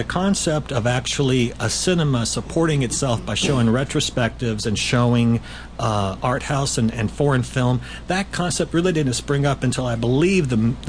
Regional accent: Midwest, United States; also born or lived in West Coast; I have memories of growing up in the Midwest and on the West Coast

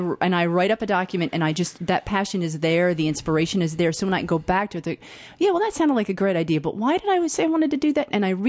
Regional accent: New Jersey, United States; also born or lived in Illinois; now in North Carolina, United States; I grew up in New Jersey. I was born in Illinois. I grew up in New Jersey, and I've been here 22 years.

